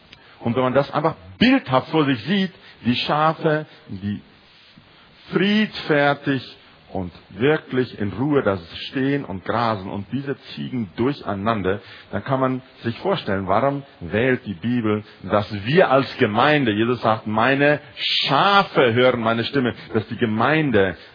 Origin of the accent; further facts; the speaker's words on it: South Africa; moved away; Ich komme ja aus Südafrika und dort gibt es große Gebiete im Inland, wo es recht trocken ist